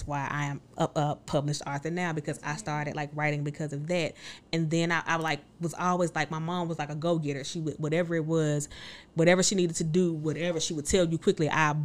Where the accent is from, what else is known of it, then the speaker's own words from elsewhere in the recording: Chicago, Illinois, United States; born there; also born or lived in Atlanta / Mississippi; I was born in Chicago.